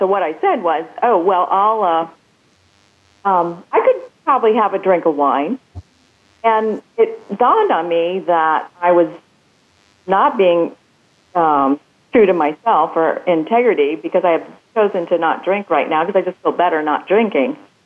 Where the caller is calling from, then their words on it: Richmond, Virginia, United States; I'm calling from Richmond, Virginia.